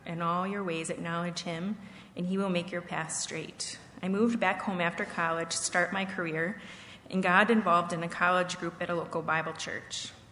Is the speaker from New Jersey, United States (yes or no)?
no; Paw Paw, Michigan, United States; I'm supposed to speak slow because I get really fast when I'm nervous. So I grew up in Paw, Michigan, in a loving home with my mom, dad, and sister.